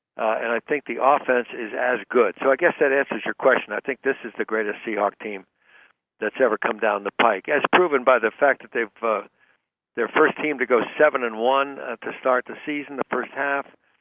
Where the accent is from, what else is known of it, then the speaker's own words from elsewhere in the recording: Connecticut, United States; I had my own little one-man barbershop in my hometown in Connecticut